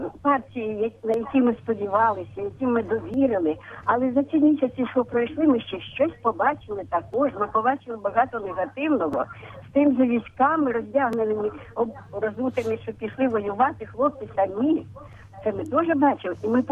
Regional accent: Kyiv, Ukraine; now in Vinnytsia Oblast, Ukraine; я з Києва і живу на Вінниччині.

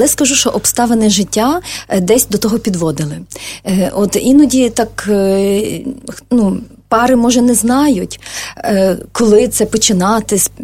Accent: Lviv, Lviv Oblast, Ukraine; Бо Артем родом з Києва, а я родом зі Львова.

